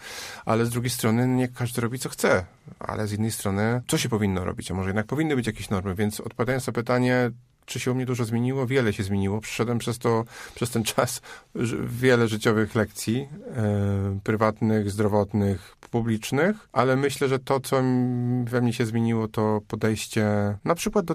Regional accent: Kwidzyn, Pomeranian Voivodeship, Poland; born there; Urodziłem się w Kwidzynie, gdzie jest papiernia.

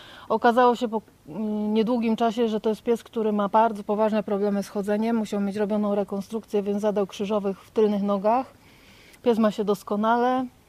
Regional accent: Poznań, Greater Poland Voivodeship, Poland; Ja jestem w zasadzie z miasta. Ja się wychowałam na winogradach w Poznaniu.

